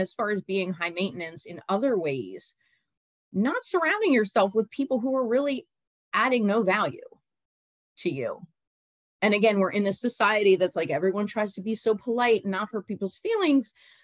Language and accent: English; Philadelphia, Pennsylvania, United States; Look, I'm from Philly. I love my buffalo wings and things like that.